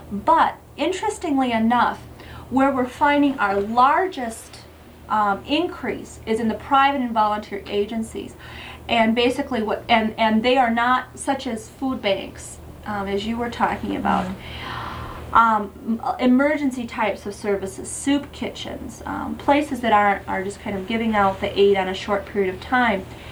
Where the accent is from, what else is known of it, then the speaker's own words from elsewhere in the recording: Sioux Falls, South Dakota, United States; If I didn't say it, I'm from Sioux Falls, South Dakota.